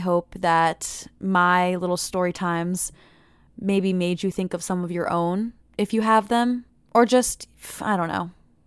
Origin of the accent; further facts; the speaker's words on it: Pennsylvania, United States; I'm from Pennsylvania, so it's cold and we would always get snow.